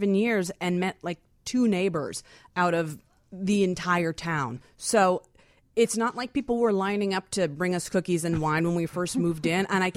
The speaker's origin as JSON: {"language": "English", "town": "Huntington", "region": "Indiana", "country": "United States", "said": "I'm from Huntington, Indiana."}